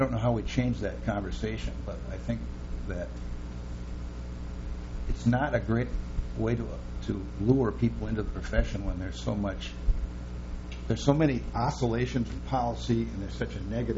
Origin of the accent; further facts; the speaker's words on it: Bloomington, Minnesota, United States; Growing up in Bloomington, Minnesota, I didn't have much access to diversity.